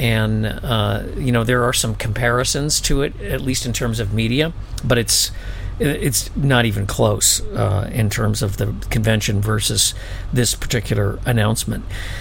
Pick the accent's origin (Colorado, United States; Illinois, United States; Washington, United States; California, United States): Illinois, United States; now in Minnesota, United States; I live in Minnesota and I spend a lot of time in Wisconsin. I was born in Illinois, grew up in Illinois, live in Minnesota for many, many years.